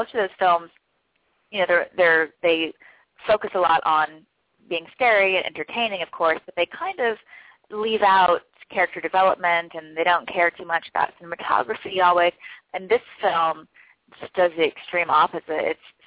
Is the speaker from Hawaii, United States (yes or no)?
yes; Hawaii, United States; It's a beautiful place to grow up. There's a lot of wonderful activities to partake in, of course, you know, utilizing the environment.